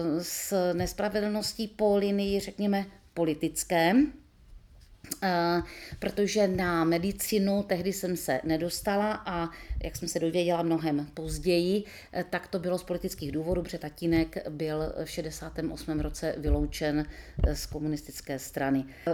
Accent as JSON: {"language": "Czech", "region": "Haná", "country": "Czechia", "said": "Narodila jsem se v roce 1964, 3. ledna, a pocházím z Hané, z takového malého městečka na Hané."}